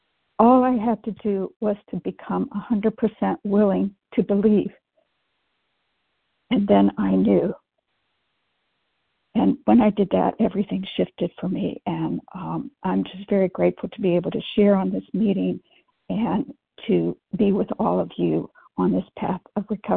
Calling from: Pittsburgh, Pennsylvania, United States; Pittsburgh.

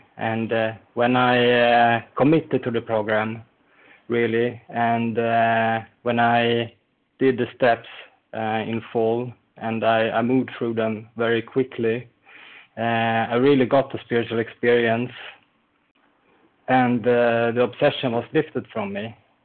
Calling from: Sweden; I'm calling from Sweden.

